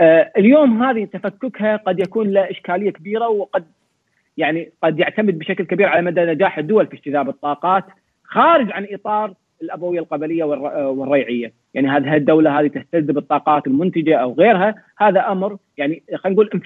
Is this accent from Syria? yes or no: no; Kuwait; يمكن عندنا بالكويت شوية ديمقراطية شوية